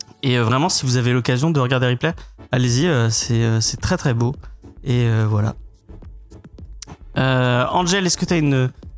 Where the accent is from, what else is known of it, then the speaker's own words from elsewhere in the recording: Auvergne-Rhône-Alpes, France; moi j'ai grandi en Savoie